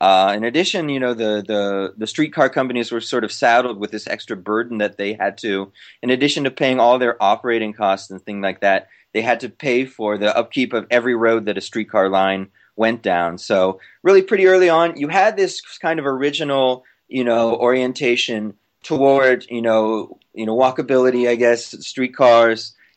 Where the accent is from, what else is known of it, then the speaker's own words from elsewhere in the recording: Los Angeles, California, United States; I'm originally from Los Angeles, and it might seem a bit ironic, but I think that actually to me is what drove me towards the idea of studying cities and urban planning